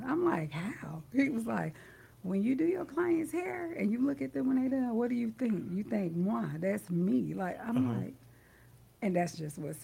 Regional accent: Muskegon, Michigan, United States; I grew up in East Park Manor.

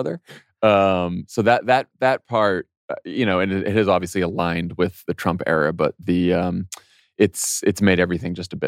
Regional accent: North Reading, Massachusetts, United States; I'm North Reading.

